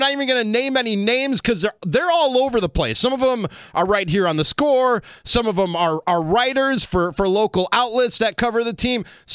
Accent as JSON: {"language": "English", "town": "Chicago", "region": "Illinois", "country": "United States", "tie": "born or raised there", "said": "I am born and bred in Chicago, true blue Cubs, Bears, Bulls fan, like you name it. I'm all Chicago."}